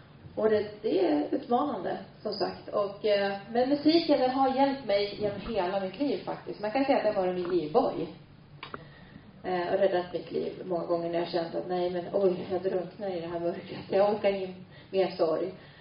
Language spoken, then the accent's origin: Swedish; Norrland, Sweden; Nu hörde ni att jag kom från Norrland, va?